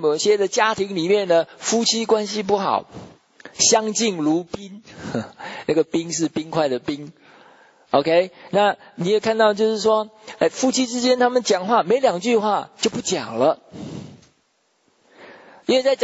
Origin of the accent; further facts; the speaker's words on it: China; 我们中国人哈，我们的沟通方式绝大部分都不是很好。